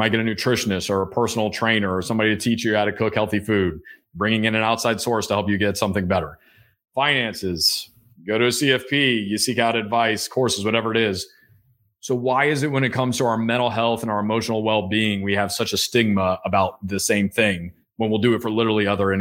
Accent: the South, United States; And it's like, you know, I'm from the South. We love a good, we love a good saying.

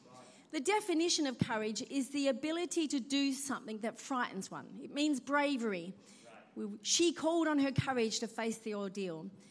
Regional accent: Perth, Western Australia, Australia; I come from Perth originally.

